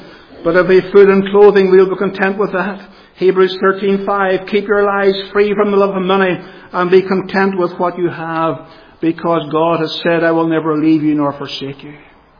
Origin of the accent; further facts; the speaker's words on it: Northern Ireland, United Kingdom; Ourselves as Northern Irish Protestants. I often hear and see a certain pride. We are not those other people.